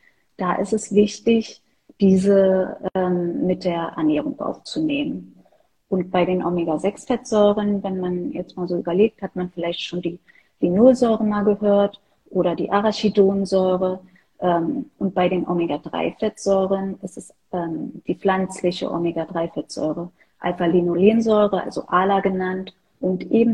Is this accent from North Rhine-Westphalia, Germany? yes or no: no; Berlin, Germany; Ansonsten bin ich Berlinerin. Ich bin in Berlin geboren, arbeite hier, wohne hier